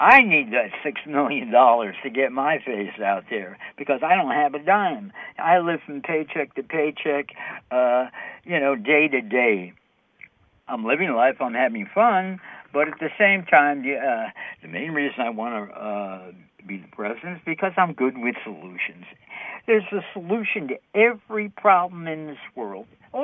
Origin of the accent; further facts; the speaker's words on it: New York City, New York, United States; Just like, hey, I'm from New York City, and some of the stupid things that the mayor, the so-called mayor, does, they're killing the city, New York.